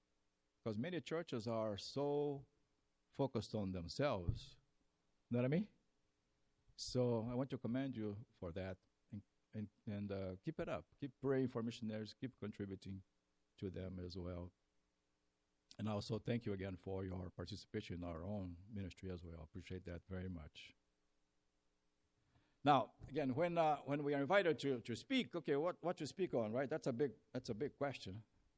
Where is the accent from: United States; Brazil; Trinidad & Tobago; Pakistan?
Brazil; English is a second language; I'm from Brazil, as I said before.